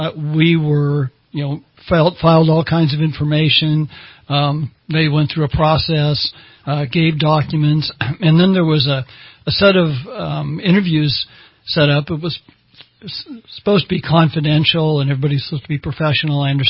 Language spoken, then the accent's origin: English; Newport Beach, California, United States; We're from Newport Beach, and, boy, you don't get that down there.